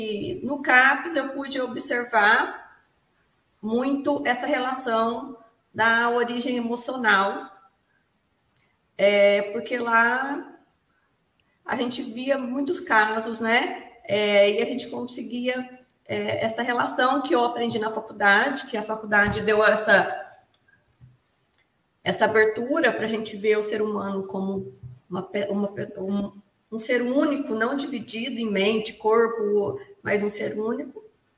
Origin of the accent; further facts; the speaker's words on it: Mococa, São Paulo, Brazil; E eu sou de Mococa, interior de São Paulo.